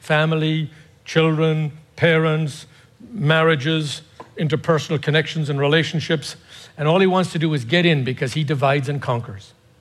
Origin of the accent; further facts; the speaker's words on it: United States; I'm an American, by the way, just so you know.